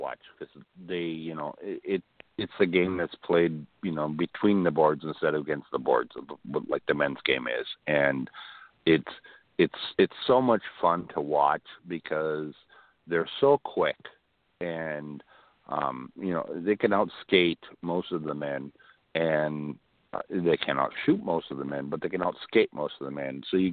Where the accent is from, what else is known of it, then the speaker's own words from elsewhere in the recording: Duluth, Minnesota, United States; Well, I grew up in Duluth. And, you know, just north of Duluth. I grew up in unorganized territory number 2 of Lake County.